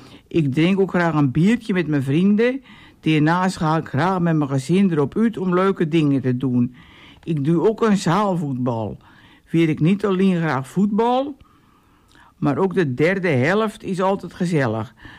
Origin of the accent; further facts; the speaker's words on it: Texel, North Holland, Netherlands; Mijn ouders wonen nog steeds in het huis waar ik ben opgegroeid. Mijn zus woont niet meer op Texel